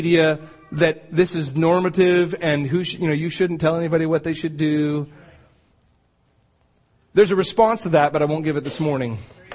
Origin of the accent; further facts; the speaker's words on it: United States; and I love America, and I'm thankful that I'm an American, and I am grateful for that fact.